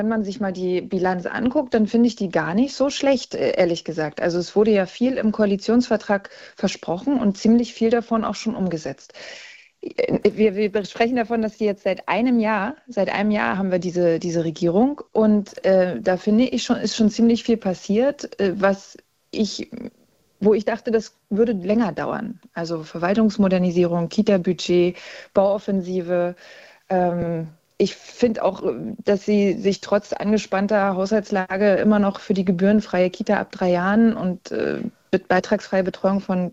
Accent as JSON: {"language": "German", "region": "Brandenburg", "country": "Germany", "said": "denn ich bin Brandenburgerin"}